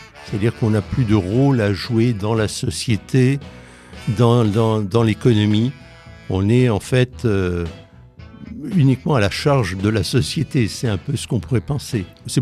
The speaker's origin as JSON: {"language": "French", "town": "Reims", "region": "Grand Est", "country": "France", "tie": "born or raised there", "said": "Rémois de naissance, effectivement. J'ai quitté la Marne quelques années pour 8 à 9 ans pour raison de travail, mais je suis revenu à Reims et j'ai toujours habité Reims"}